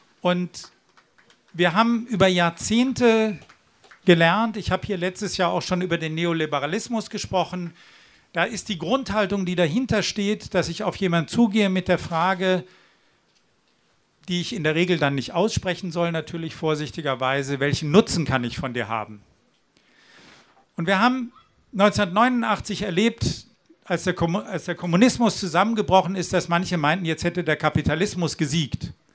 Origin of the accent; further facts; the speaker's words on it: Mannheim, Baden-Württemberg, Germany; Und ich komme aus Mannheim.